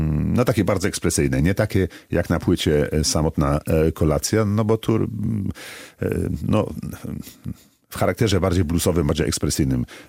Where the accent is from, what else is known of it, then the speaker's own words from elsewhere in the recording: Toruń, Kuyavian-Pomeranian Voivodeship, Poland; usłyszałem na żywo w rodzinnym Toruniu